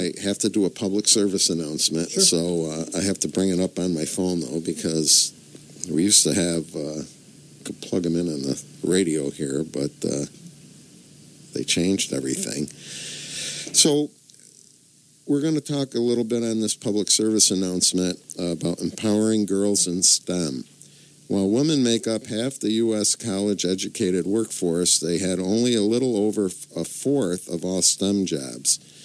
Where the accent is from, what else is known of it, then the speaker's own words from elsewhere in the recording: Gloversville, New York, United States; upstate New York is very well known throughout the world. I grew up in Gloversville.